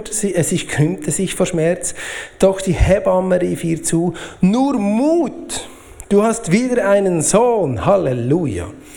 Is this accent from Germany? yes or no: no; Switzerland; ich weiss, wir sind Schweizer.